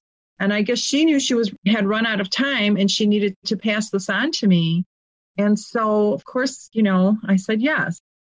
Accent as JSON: {"language": "English", "town": "Chicago", "region": "Illinois", "country": "United States", "tie": "born or raised there", "said": "you know, I grew up in Chicago in the 1960s"}